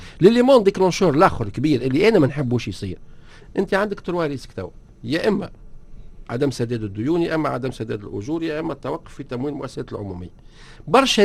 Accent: Tunisia; عندنا الرفلكس هذا موجود عندنا في تونس، غالبيه الشعب التونسي ديما ميال انه ما نفضوهاش بالقوه

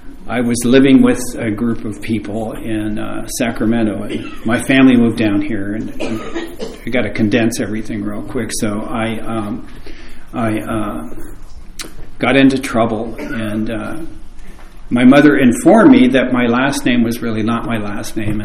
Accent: Canada; born there; I was born in Canada

